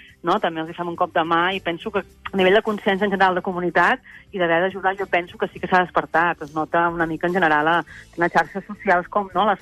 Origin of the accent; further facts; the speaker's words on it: Girona, Catalonia, Spain; now in Barcelona, Spain; Jo visc a Barcelona, soc de Girona, però visc a Barcelona.